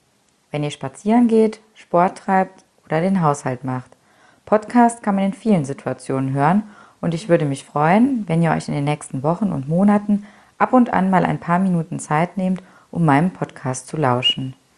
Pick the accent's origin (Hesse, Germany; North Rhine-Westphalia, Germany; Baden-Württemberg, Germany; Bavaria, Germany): North Rhine-Westphalia, Germany; Ich bin ein Kind der Eifel, ich bin hier aufgewachsen und ich lebe sehr gerne hier. 2010 habe ich daher entschieden, zur Gemeinde Blankenheim zu wechseln und damit auch den Schritt zurück in die Eifel vorzunehmen.